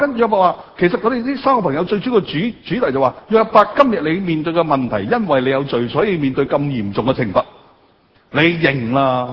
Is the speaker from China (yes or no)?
yes; China; 我哋中國人唔俾人喊喎